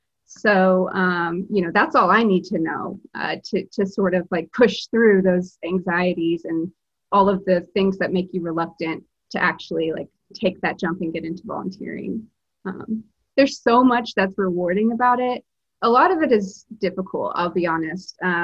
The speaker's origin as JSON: {"language": "English", "region": "Alabama", "country": "United States", "lives_now": "Massachusetts, United States", "said": "I'm originally from Alabama, but I live in Massachusetts."}